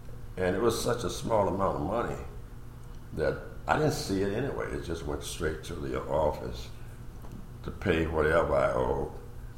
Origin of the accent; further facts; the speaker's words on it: Birmingham, Alabama, United States; Well, I'm from Alabama. Birmingham. You ever heard of Birmingham?